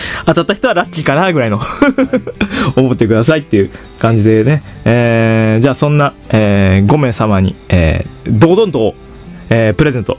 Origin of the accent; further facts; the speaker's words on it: Kochi, Japan; でも僕も実は高知から来たんで、この高知のご当地キティです